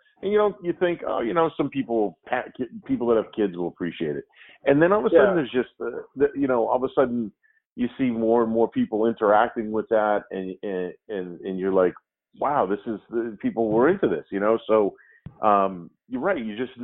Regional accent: Abington, Massachusetts, United States; I'm from the South Shore. I'm from Abington, actually, originally.

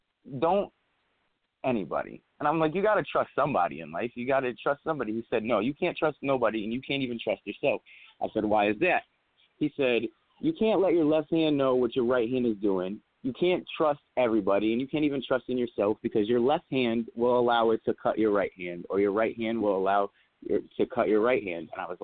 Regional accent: Torrington, Connecticut, United States; Yeah, I'm from Connecticut, man. Torrington raised, man.

